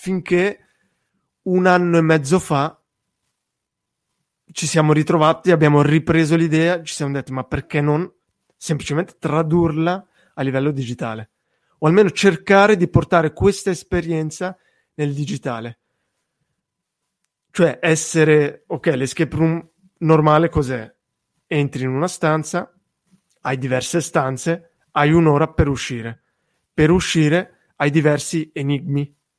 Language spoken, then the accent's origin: Italian; Ticino, Switzerland; sono svizzero, nella parte italiana della Svizzera, al Ticino, quindi vicinissimo all'Italia.